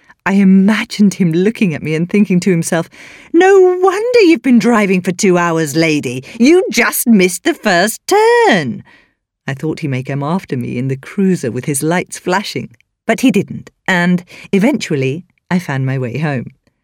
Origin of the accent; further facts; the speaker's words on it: Canada; now in United States; As a Canadian, moving to the United States was not going to be the culture shock of moving to Asia, but it was still a big change.